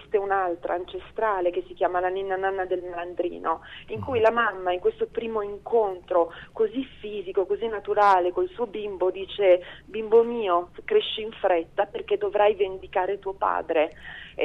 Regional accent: Lombardy, Italy; born there; il primo è ambientato nel profondo nord dove sono nata, in Brianza

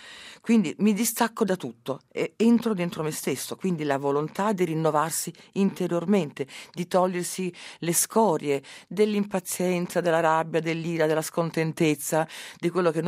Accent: Rome, Lazio, Italy; sono di Roma, sono romana, c'è anche noi, perché noi siamo cattolici romani.

